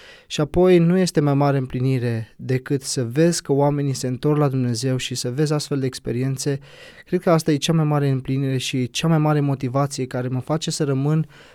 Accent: Drăgănești-Olt, Olt County, Romania; eu am fost născut în Oltenia, sunt deloc de acolo, din Drăgănești Olt, fost născut, crescut

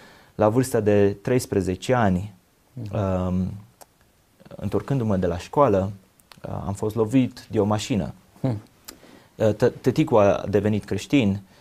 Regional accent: Sibiu, Sibiu County, Romania; born there; M-am născut în Sibiu, primul din 7 copii.

